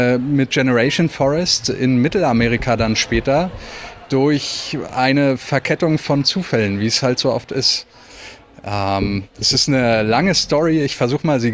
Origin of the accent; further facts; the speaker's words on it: Northern Germany, Germany; Ja, ich bin Norddeutscher, allerdings auch mit einer totalen Leidenschaft für Lateinamerika schon lange.